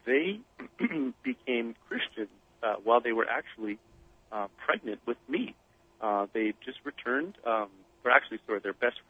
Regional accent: Western Canada, Canada; funny enough, I grew up in Western Canada

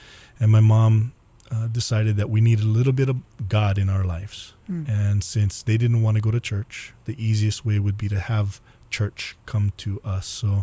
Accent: Kaneohe, Hawaii, United States; when we were growing up, we grew up actually in Kaneohe

